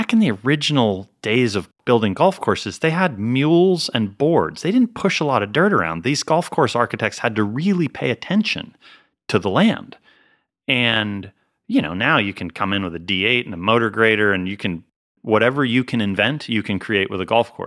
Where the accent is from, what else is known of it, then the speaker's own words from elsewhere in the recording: Northeast, United States; I mean, I grew up in the Northeast, so it's not super cold, but it's cold.